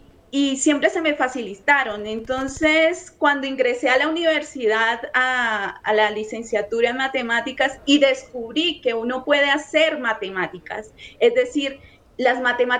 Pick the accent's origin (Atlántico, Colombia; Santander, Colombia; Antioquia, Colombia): Santander, Colombia; Bucaramanga; De Bucaramanga.